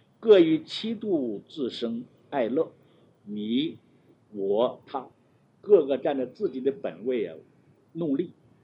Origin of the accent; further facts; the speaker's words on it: North China, China; 比如我们的家乡北方，就是冬天冷是冷，夏天热就是热，冷热分的这个序分呢分的很清楚。